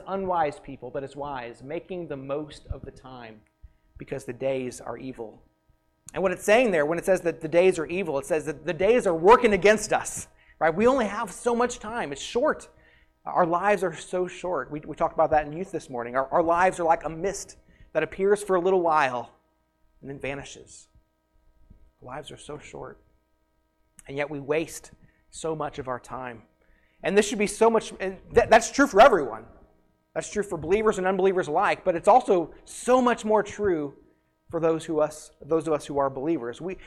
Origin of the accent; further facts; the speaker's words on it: Missouri, United States; now in Illinois, United States; I just want to point out that I am from Missouri, so I don't know if that counts or not, but I have lived in Illinois for almost 15 years now.